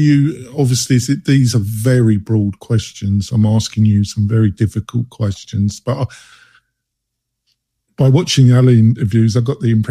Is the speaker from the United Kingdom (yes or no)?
yes; United Kingdom; now in United States; So I always will see myself as British because I was brought up. So I'm a kind of hybrid. I see myself, when I go back to the UK, my family think I'm very American.